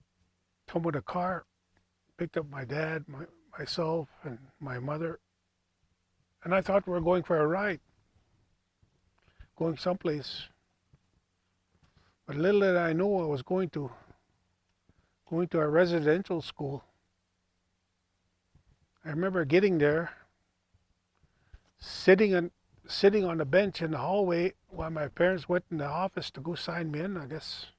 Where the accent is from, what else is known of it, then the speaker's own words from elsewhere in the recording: Okanis First Nation, Saskatchewan, Canada; I was born on Okanis First Nation. I wasn't born in a hospital. I was born on Okanis First Nation, December the 5th, 1959.